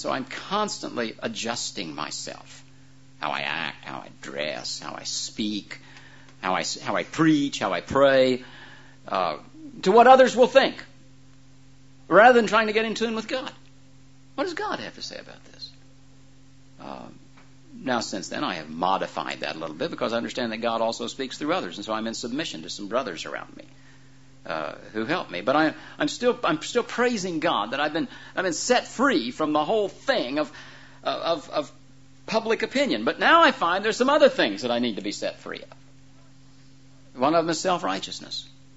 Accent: United States; I'm an American, but I'm basically an Englishman at heart, and I have, you know, a lot of problems with some of the American ways that we do things.

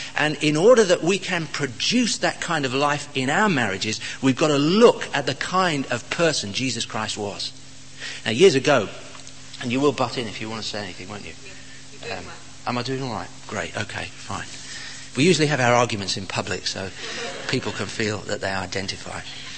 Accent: Romford, London, United Kingdom; We come from Romford, and it's still close enough to London for people to speak with a London accent.

